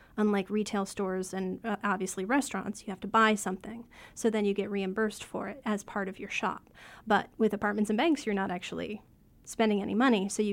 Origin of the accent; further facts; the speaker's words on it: Detroit, Michigan, United States; With kvetch? I'm from Detroit.